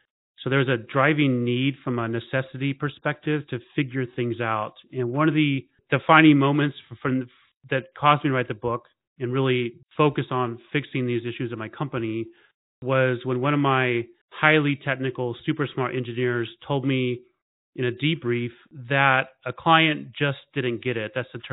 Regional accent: Riverside, California, United States; also born or lived in Arkansas; I grew up in California, actually, and I grew up extremely poor. I moved from Riverside, California, which is a suburb of LA, to Arkansas, to a small town of about 800 people.

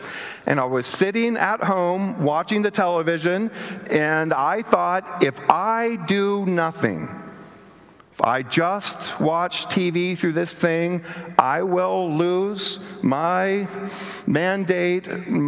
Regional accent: Arkansas, United States; now in Virginia, United States; born and raised in Arkansas, there's two of them, current resident of Virginia, there's the other two.

